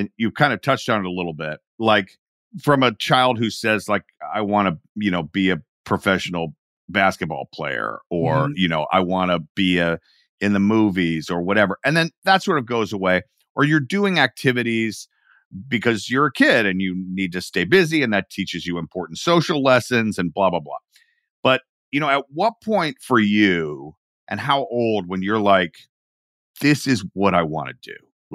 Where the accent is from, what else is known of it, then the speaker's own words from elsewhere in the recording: Atlanta, Georgia, United States; And I mean, it's very different now, but I grew up in Atlanta.